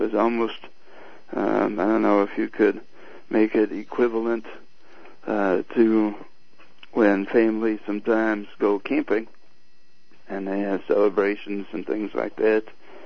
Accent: Minnesota, United States; I grew up in Minnesota, and so I'm from Minnesota, farm boy from Minnesota.

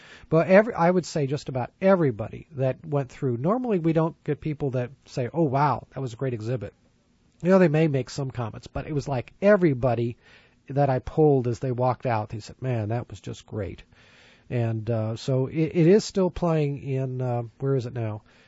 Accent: San Francisco, California, United States; I mean, it's like I come from San Francisco, and I didn't go see the things in San Francisco until I had friends from college and seminary

